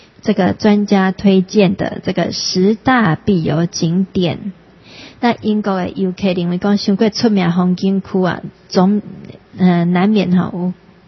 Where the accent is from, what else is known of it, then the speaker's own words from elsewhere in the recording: Taiwan; born there; 我们生在台湾